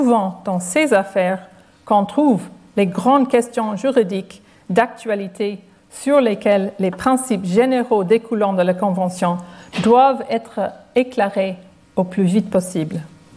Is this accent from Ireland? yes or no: yes; Ireland; accent: Irish; French is a second language; je vous ai fait souffrir mon petit accent irlandais pendant plus de 60 minutes